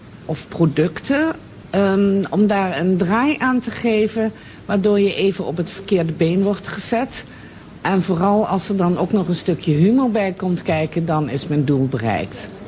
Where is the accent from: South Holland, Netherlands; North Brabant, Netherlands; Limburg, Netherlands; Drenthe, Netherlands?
Limburg, Netherlands; moved away as an adult; now in Amsterdam, Netherlands; Ik woon weliswaar nu in Amsterdam-Noord, maar een echte Noorderling zal ik nooit worden. Ik ben een Limburgse en met een Belgische moeder, dus dat is nog zuidelijker. En daar ben ik opgegroeid en op mijn 21ste naar het grote avontuur in Amsterdam gegaan.